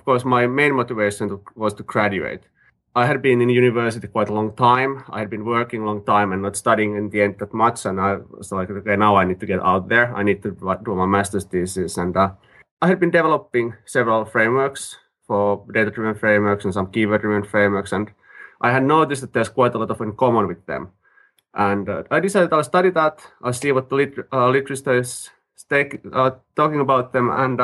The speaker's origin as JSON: {"language": "English", "country": "Finland", "second_language": "English", "said": "I'm independent consultant from Finland"}